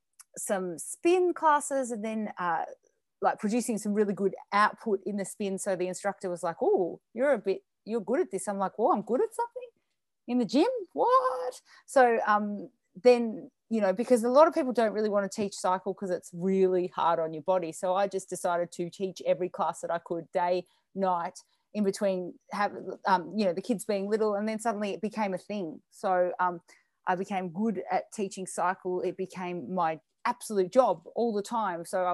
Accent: Melbourne, Victoria, Australia; Okay, so I am from Melbourne.

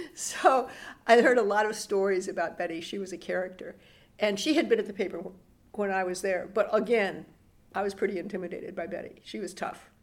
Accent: St. Louis, Missouri, United States; now in Springfield, United States; I grew up in St. Louis.

